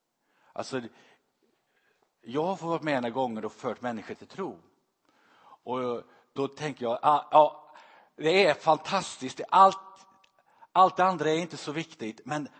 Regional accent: Sweden; Vi är ju svenskar också.

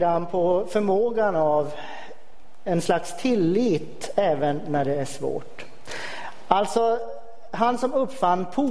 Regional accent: Luleå, Norrbotten County, Sweden; Jag är alltså inte från Karlsborg. Jag är från Luleå egentligen från början.

